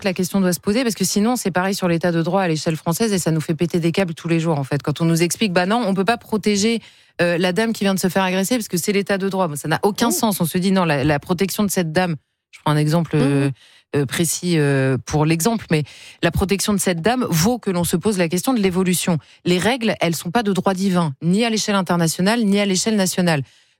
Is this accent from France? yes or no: yes; France; Enfin, je suis française.